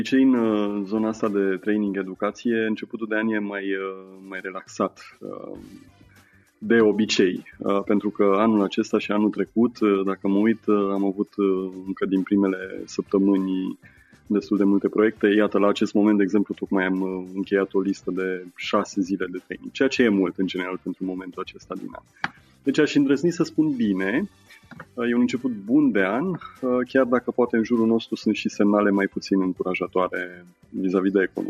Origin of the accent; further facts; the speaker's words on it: Hațeg, Hunedoara County, Romania; moved away; Eu sunt din Hațec, deloc, la poalele munților Betezat.